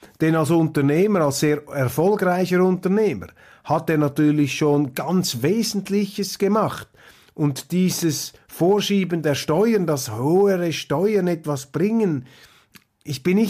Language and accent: German; Zurich, Switzerland; als Zürcher sollte man sich ohnehin da nicht allzu stark aus dem Fenster hinauslehnen